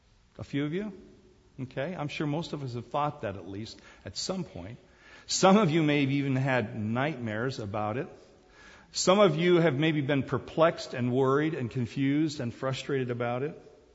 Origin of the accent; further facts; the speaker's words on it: Singapore; I remember as a kid growing up in Singapore and going to academy in Singapore.